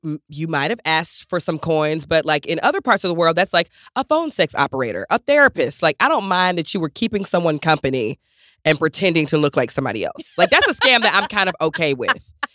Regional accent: Georgia, United States; Because I'm from Georgia, so the story took place in Georgia.

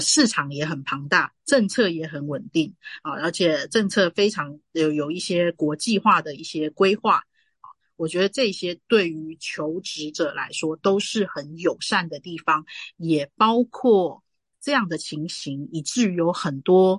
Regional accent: Taiwan; 其实台湾真的，还是我们自己土生土长的地方。

